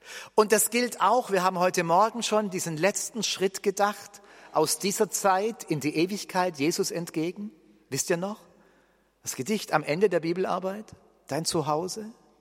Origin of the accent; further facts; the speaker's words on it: Baden-Württemberg, Germany; Und ehrlich gesagt, ich bin Schwabe.